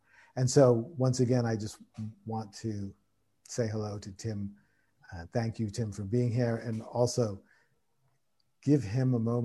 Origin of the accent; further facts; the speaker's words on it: United States; And my own background is that I'm American. I'm a second generation Portuguese American.